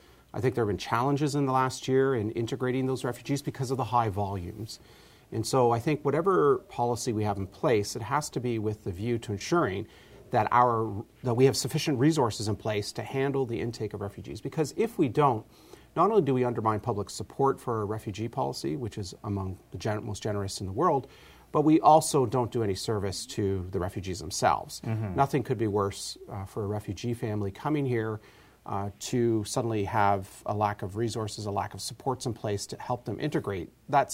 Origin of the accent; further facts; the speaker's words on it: Canada; You know, I'm the first generation of my family born and raised in Canada, and I've completely integrated into Canadian society.